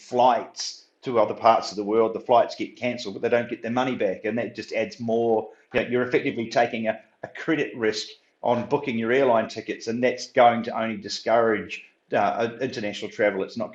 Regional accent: New Zealand; I'm from New Zealand, and yeah, New Zealand's had some quite tough times as well

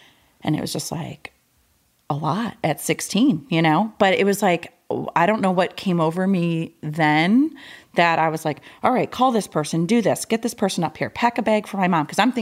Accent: Michigan, United States; I was born and raised in Michigan, and my brother and I were 15 months apart, very close, no other siblings. And in Michigan, our school was 7th, 8th, 9th grade

